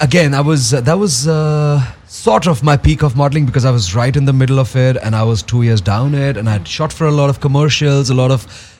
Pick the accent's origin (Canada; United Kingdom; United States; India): India; Jammu and Kashmir; But yeah, I grew up in Jammu and Kashmir.